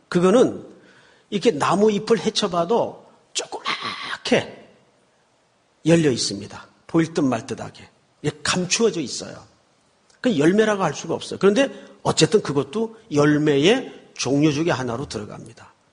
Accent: Gyeongsang, South Korea; 저는 경상도입니다. 경상도 어딥니까? 예, 저기 잘 모르시겠지만 용주라는 데가 있습니다.

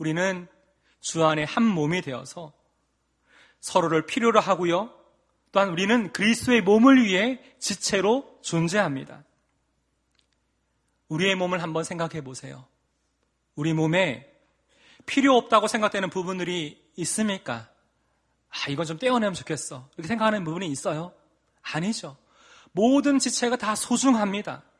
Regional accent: Busan, South Korea; 저도 이제 부산 사람이니까 저는 되게 작게 얘기했나 생각했는데 목소리가 커지더라고요.

